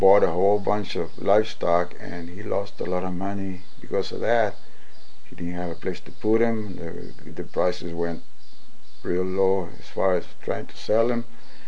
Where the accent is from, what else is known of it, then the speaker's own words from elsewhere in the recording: San Elizario, Texas, United States; And I was born here in San Elizario in April the 5th of 1936.